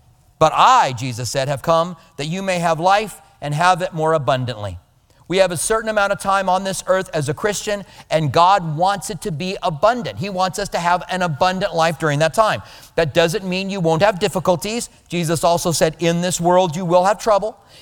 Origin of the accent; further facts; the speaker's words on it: Albuquerque, New Mexico, United States; I grew up in Albuquerque. Albuquerque has a great climate for cherries and apples. And we walked to school a mile in the snow both ways.